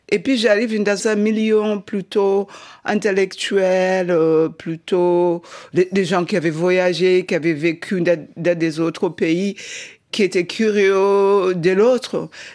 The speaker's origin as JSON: {"language": "French", "country": "Zimbabwe", "tie": "born or raised there", "said": "Mais je suis née dans la Rhodésie, le Zimbabwe d'aujourd'hui, pendant l'apartheid. Et là, on était classés en 4 races, le blond, l'asiatique, la métisse et le noir tout en bas. Donc, j'ai grandi"}